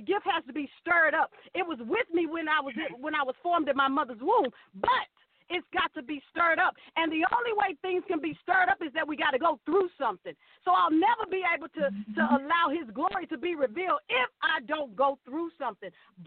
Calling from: Houston, Texas, United States; I'm calling from Houston, Texas.

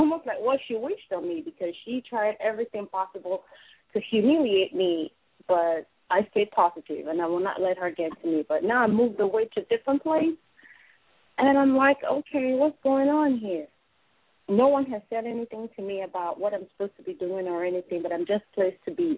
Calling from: New Jersey, United States; I'm calling from New Jersey.

